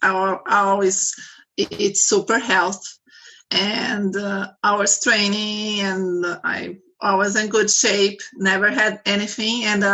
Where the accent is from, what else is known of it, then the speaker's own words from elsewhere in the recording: Brazil; English is a second language; sorry, I have accent. I am from Brazil.